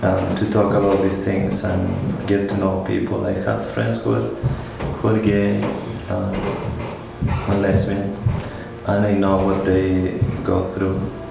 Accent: Chile; English is a second language; and I come originally from Chile, and we as South American society

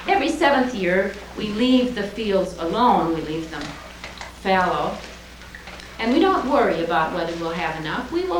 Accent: Minneapolis, Minnesota, United States; I'm from Minneapolis, so I'm far away.

